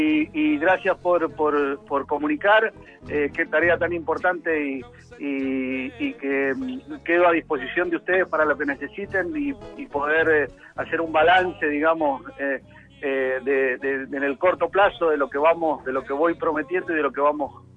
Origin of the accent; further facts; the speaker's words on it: Mendoza, Argentina; nosotros como mendocinos creo que tenemos el derecho y el objetivo básico de conocer nuestra propia tierra.